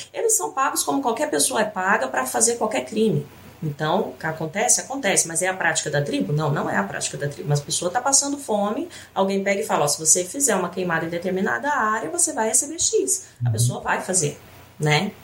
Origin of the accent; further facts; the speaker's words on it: Campo Grande, Mato Grosso do Sul, Brazil; Eu era de Campo Grande, sou de Campo Grande